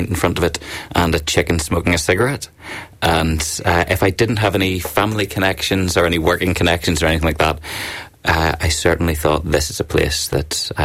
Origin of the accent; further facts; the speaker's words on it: Belfast, Northern Ireland, United Kingdom; I'm from Belfast. I grew up just outside Belfast and have kind of lived and worked there for most of my life.